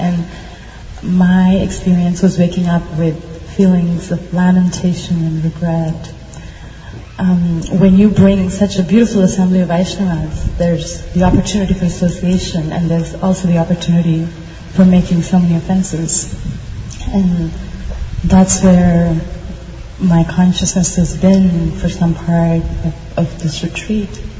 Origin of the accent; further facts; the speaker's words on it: St. Louis, Missouri, United States; Hare Krishna … I'm from St. Louis, Missouri.